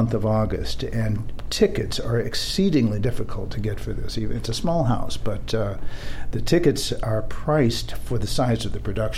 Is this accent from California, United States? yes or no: yes; San Diego, California, United States; Mo'olelo, Performing Arts Theater in San Diego, my hometown.